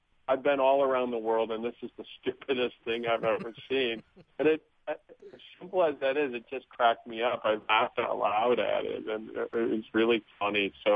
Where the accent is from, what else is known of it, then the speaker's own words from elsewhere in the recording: Wisconsin, United States; I grew up in Wisconsin, so there's a show in Madison called Ferdy's Inferno.